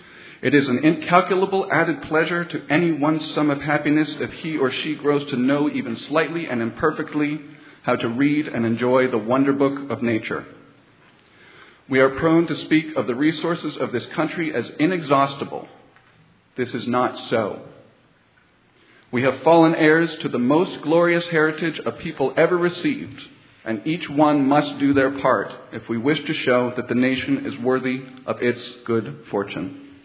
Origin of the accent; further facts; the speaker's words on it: Sudbury, Massachusetts, United States; As I said, I grew up in Sudbury and, in fact, played Little League for many years here.